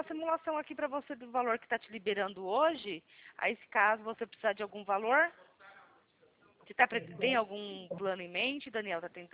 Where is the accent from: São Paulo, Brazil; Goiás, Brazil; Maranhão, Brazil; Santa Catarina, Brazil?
São Paulo, Brazil; Atibaia; Eu sou daqui de Atibaia.